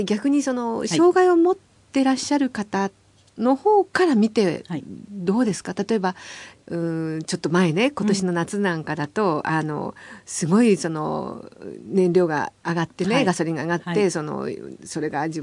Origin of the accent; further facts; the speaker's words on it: Kansai, Japan; 私も関西人ですけど。